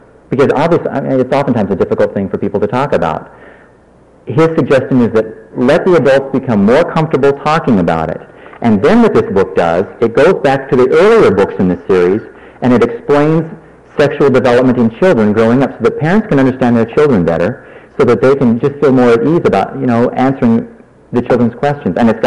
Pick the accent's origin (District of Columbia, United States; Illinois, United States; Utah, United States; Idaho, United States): Idaho, United States; And I met with some staff people from my senators. I'm from Idaho.